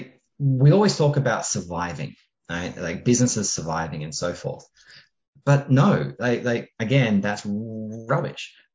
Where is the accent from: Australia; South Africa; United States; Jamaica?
Australia; Being Australian, I generally use a word a little bit harsher than rubbish.